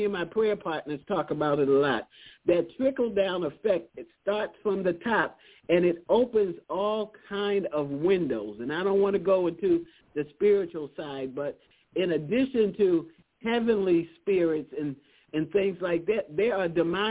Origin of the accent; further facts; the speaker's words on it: Baltimore, Maryland, United States; Even though I'm from Baltimore, Maryland, I had never been on the campus of Howard.